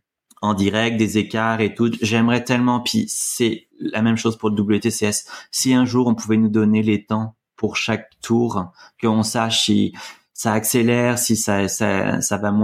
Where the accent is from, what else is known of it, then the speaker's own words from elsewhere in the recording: Canada; parce que je suis canadien